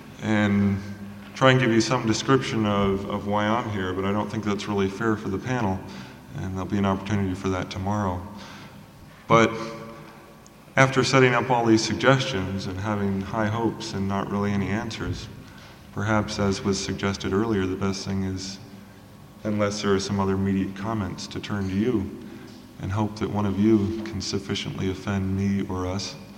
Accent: South Carolina, United States; I'm a sculptor from South Carolina.

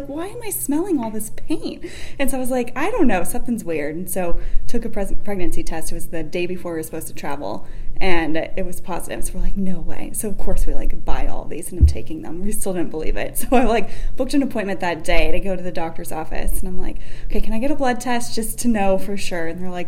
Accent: Tucson, Arizona, United States; I'm from Tucson. Okay. Born and raised. Little tiny family. Just me and my sister. My parents. And I grew up down there.

